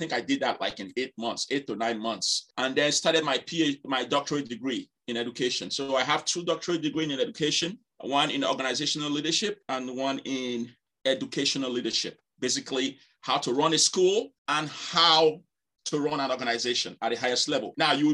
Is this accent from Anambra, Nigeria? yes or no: no; Benin City, Edo, Nigeria; now in United States; Okay, so I came from a polygamous home. I was born and raised in Benin City. Like every Nigerian, we all played football